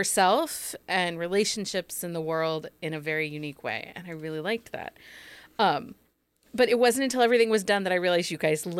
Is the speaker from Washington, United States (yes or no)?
no; Ohio, United States; And I'll be like, "Oh, I'm from Northwest Ohio over by Toledo."